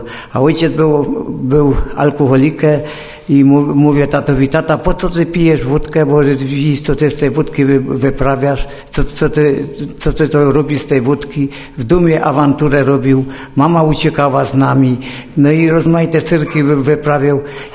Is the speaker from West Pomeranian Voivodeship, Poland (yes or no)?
no; Wisła, Silesian Voivodeship, Poland; pochodzę z kościoła ewangelickiego, z Wisły ewangelickiego.